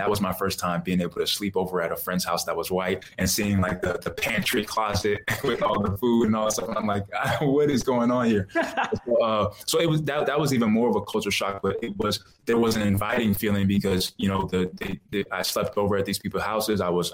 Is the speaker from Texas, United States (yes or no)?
no; Bronx, New York, United States; also born or lived in Orlando; once I moved away from Orlando, moved away from Bronx, New York, to kind of venture out and kind of get into everything else.